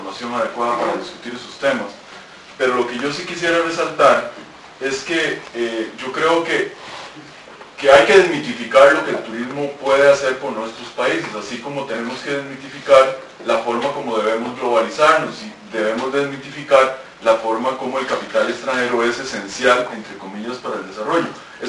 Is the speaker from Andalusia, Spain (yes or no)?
no; Catalonia, Spain; yo también soy catalán de origen